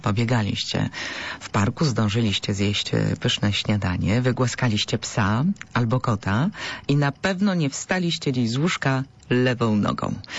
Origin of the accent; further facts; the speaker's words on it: Poznań, Greater Poland Voivodeship, Poland; I my, poznaniacy, Wielkopolanie